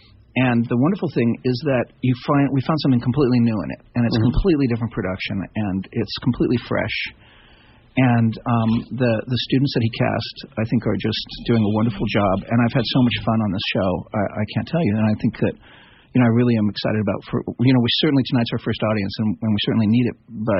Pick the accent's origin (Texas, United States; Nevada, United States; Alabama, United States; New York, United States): Nevada, United States; Reno; I grew up in Reno.